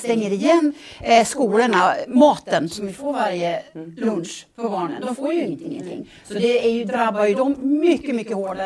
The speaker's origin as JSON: {"language": "Swedish", "country": "United States", "said": "Jag kommer från USA där det har varit väldigt restriktivt i vissa ställen"}